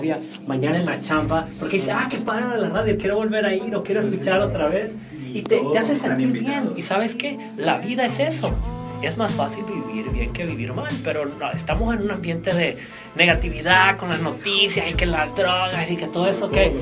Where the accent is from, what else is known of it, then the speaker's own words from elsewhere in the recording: Mexico; nosotros, pues que no somos oriundos del área, venimos de otras partes de México